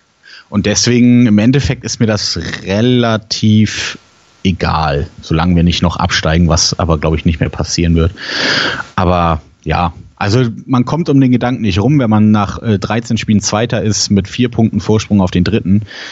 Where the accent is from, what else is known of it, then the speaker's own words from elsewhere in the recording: Kiel, Schleswig-Holstein, Germany; weil irgendwie als Kieler war es immer so